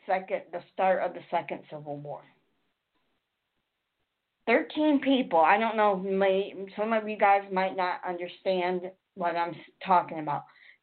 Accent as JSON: {"language": "English", "region": "Michigan", "country": "United States", "said": "And I'm from Michigan"}